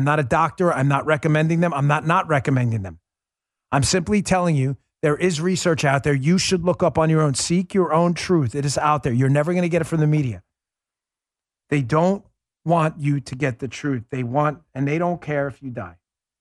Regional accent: New York, United States; I grew up in New York.

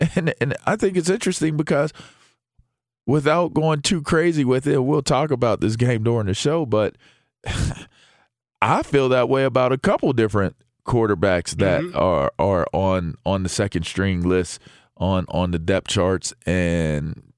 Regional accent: Pittsburgh, Pennsylvania, United States; I grew up in Pittsburgh

